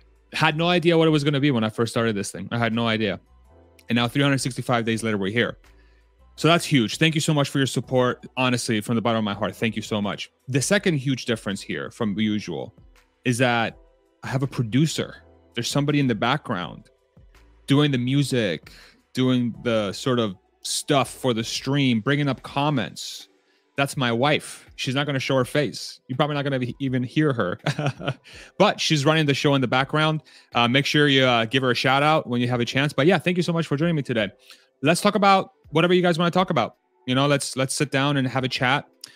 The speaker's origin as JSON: {"language": "English", "region": "Texas", "country": "United States", "said": "my God, I'm Texan, jeez"}